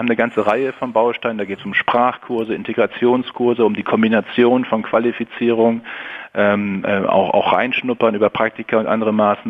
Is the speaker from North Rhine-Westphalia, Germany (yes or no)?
yes; North Rhine-Westphalia, Germany; Ich komme aber aus dem Münsterland und ich weiß, wie es da ist.